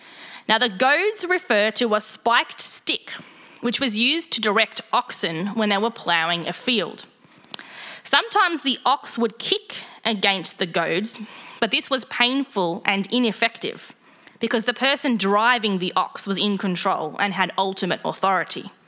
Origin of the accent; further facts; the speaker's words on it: Warrandyte, Victoria, Australia; I grew up in Warrandyte, where there are lots of trees, and we had frequent power outages.